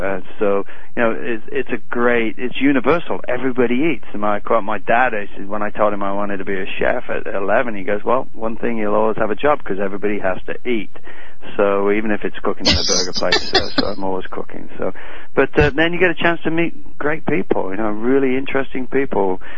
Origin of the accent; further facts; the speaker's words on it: England, United Kingdom; as an Englishman was a highlight.